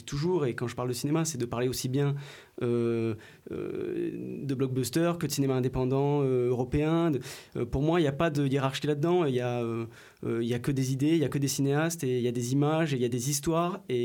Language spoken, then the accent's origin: French; Saint-Gaudens, Occitanie, France; moi, j'ai grandi dans le centre d'art contemporain Chapelle Saint-Jacques